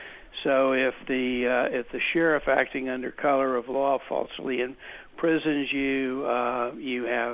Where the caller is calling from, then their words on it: Tampa, Florida, United States; Tampa, Florida.